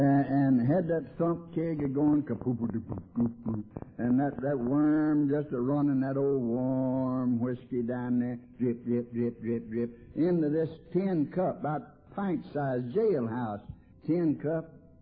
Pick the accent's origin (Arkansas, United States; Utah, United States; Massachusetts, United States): Arkansas, United States; See, I come from Arkansas by request.